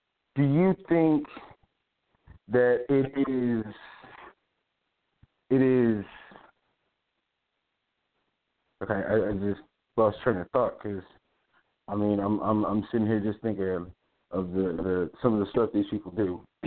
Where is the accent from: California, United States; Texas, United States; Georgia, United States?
Texas, United States; now in Oklahoma City, United States; I'm originally from Texas, in case y'all didn't know. I do live in Oklahoma City.